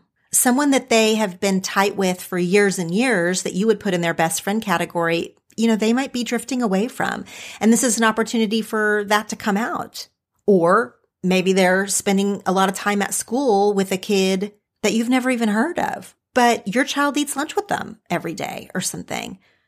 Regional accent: Oklahoma, United States; now in California, United States; Like some of my childhood friends from growing up in Oklahoma that I'm still very close

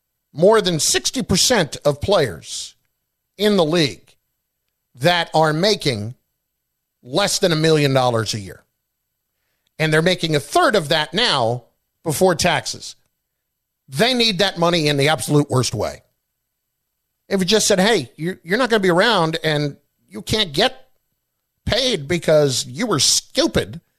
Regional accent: Chatham, New Jersey, United States; also born or lived in Closter; No, I lived in Closter for a little while, but I grew up in Chatham, New Jersey.

